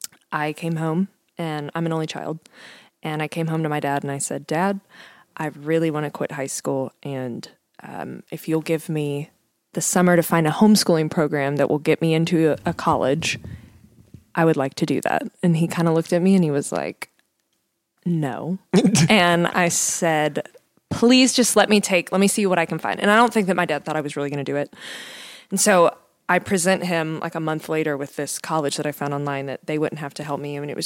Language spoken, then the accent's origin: English; Taylor Mill, Kentucky, United States; I grew up in Northern Kentucky in a town called Taylor Mill.